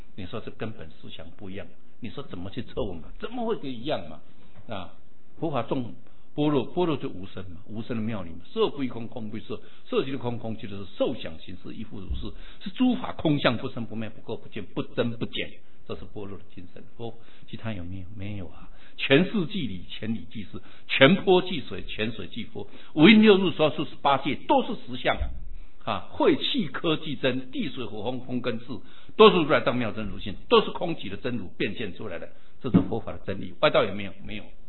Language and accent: Chinese; Taiwan; 像我们台湾话就里面啊，